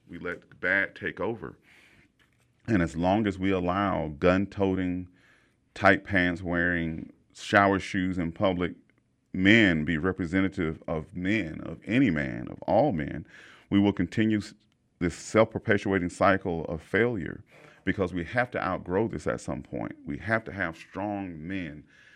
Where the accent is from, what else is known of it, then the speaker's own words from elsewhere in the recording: Hillsdale, United States; You know, Horatio Wilson, well, I grew up in Hillsdale.